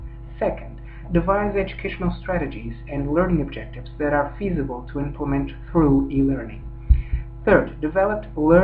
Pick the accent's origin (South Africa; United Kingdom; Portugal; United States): Portugal; I'm from Portugal and I teach therapeutics.